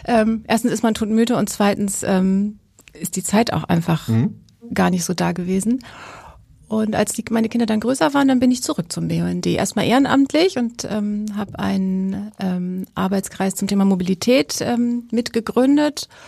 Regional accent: Hesse, Germany; ich bin im Hochtaunuskreis zur Schule gegangen, reichster Kreis Deutschlands.

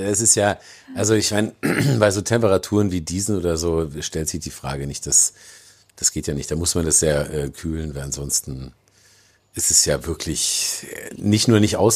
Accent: Northern Germany, Germany; ich komme ja aus Norddeutschland, da ist 26 Grad quasi, also hitzefrei schon mal auf jeden Fall angesagt.

